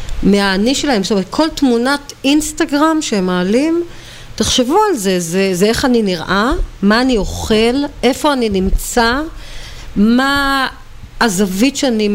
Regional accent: Krayot, Haifa District, Israel; אתה יודע, גדלנו בקריות

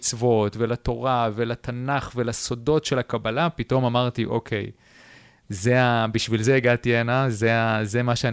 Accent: Gan Shmuel, Haifa District, Israel; אני גדלתי בקיבוץ גן שמואל, יש לי אמא תימנייה מבית דתי מסורתי, אבא חילוני אשכנזי. גדלתי בקיבוץ שהוא בסך הכל קיבוץ חילוני

